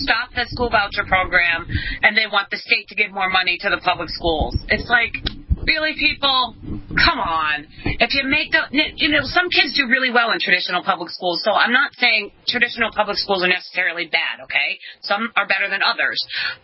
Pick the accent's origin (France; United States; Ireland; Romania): Ireland; And I'm Irish, so don't get me started about what the English did to the Irish.